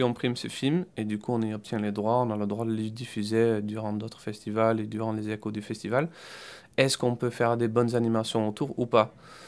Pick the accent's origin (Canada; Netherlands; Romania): Netherlands; now in Toulouse, France; je suis d'origine des Pays-Bas. Je travaille à Toulouse